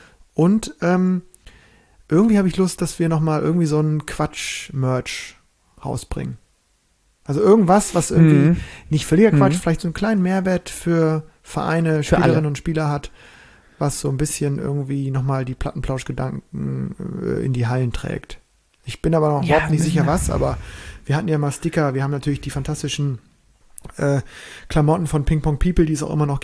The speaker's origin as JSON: {"language": "German", "region": "Berlin", "country": "Germany", "said": "ich bin ja Berliner"}